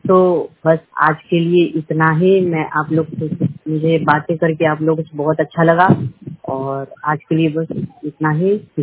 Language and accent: Hindi; Vaishali, Bihar, India; और मैं बिहार वैशाली जिला का रहने वाला हूँ।